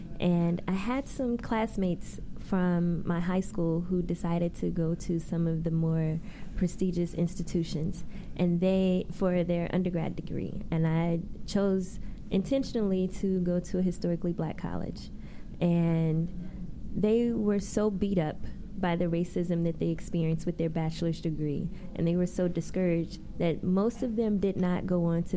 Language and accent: English; St. Louis, Missouri, United States; It's my hometown.